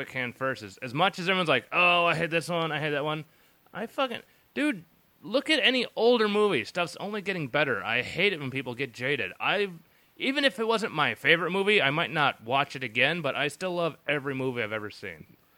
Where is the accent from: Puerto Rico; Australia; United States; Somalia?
Australia; born there; And I was born in Australia. I'm upside down.